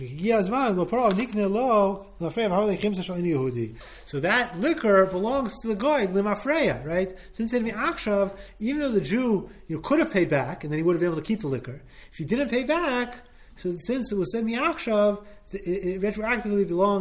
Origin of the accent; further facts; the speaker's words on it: Montreal, Quebec, Canada; when I was growing up, I grew up in Montreal